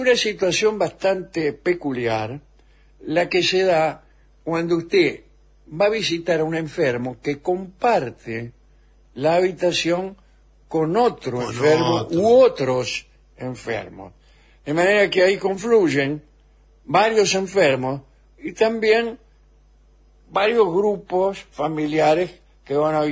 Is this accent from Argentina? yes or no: yes; Argentina; Yo como ciudadano argentino me puedo meter.